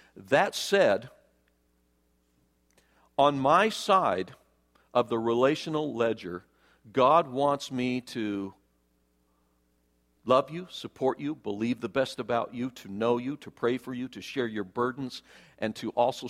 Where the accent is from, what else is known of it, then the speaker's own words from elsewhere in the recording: Idaho Falls, Idaho, United States; I grew up in Idaho Falls, where I was pretty isolated from the possibility of building friendships with peers.